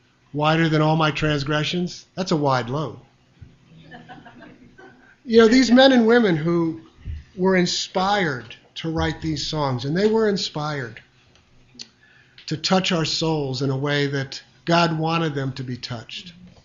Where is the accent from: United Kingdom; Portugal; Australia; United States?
United States; Chicago, Illinois; I'm from Chicago.